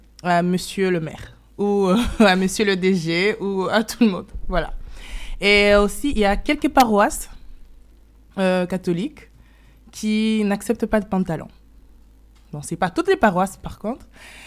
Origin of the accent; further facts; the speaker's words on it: Goma, North Kivu, DR Congo; RDC, et à Goma, précisément, vu que moi je suis de Goma